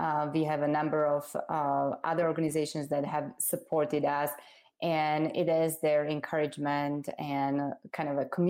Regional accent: Slovakia; I grew up in Slovakia. Everybody can tell that I'm an immigrant. I was 12 years old in 1989

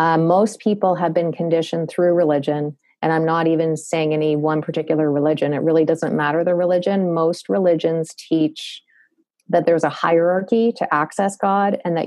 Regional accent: Canada; accent: Canadian; I just heard my Canadian accent there.

